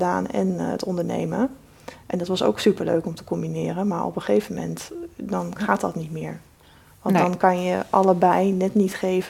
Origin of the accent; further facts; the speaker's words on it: Zwolle, Overijssel, Netherlands; born there; Nee, ik ben in Zwolle geboren.